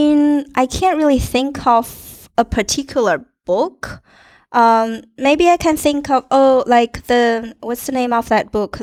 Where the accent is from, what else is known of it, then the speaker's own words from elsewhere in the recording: China; just growing up in China, I feel like I have a pretty good grasp on just how these normal, ordinary people